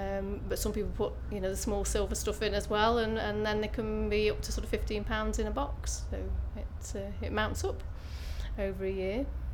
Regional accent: Newcastle-under-Lyme, West Midlands, United Kingdom; I'm 54 years old and I come from Newcastle-under-Lyme in Staffordshire on the edge of the Potteries.

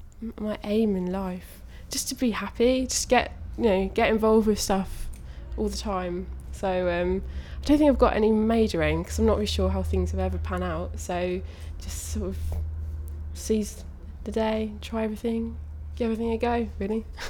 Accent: Warwick, West Midlands, United Kingdom; I'm from Warwick, and I've always lived in Warwick. But I'm moving to Oxford in September.

